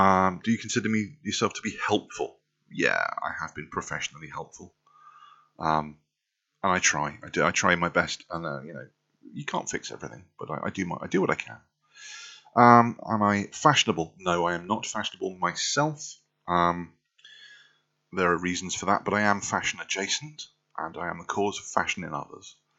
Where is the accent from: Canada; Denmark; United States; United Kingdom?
United Kingdom; Personally, I do not like to be humiliated. I am British. We don't take to it well.